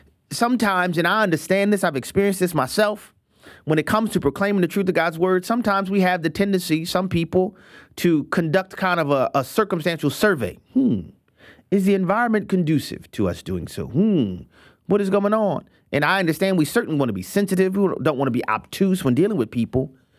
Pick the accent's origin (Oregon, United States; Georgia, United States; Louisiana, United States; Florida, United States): Louisiana, United States; I'm grateful for the opportunity to help serve families in North Louisiana, my home state.